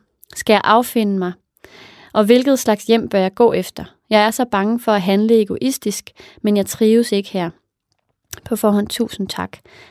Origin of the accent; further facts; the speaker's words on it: Copenhagen, Capital Region of Denmark, Denmark; Jeg er født og opvokset i Københavns Brokvarter, men da jeg for år tilbage blev ramt af slem stress, begyndte jeg at længes ud af byen.